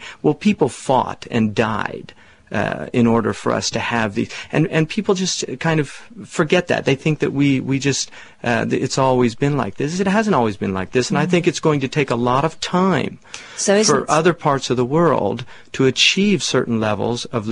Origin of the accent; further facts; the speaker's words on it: California, United States; I grew up in California. I was raised by a woman who was very active.